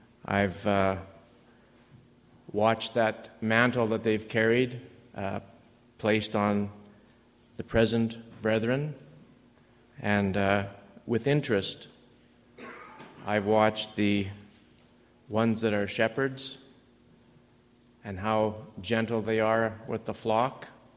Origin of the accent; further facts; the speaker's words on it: Vancouver, British Columbia, Canada; I'm from Vancouver.